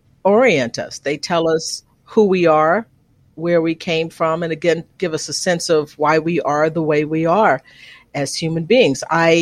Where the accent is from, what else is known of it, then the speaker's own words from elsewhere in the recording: Conroe, Texas, United States; also born or lived in Livingston; I was born in Livingston, Texas, about 50 miles northeast of there. But my parents moved to Conroe when I was about 6 months old. So it was a spread out sort of rural town.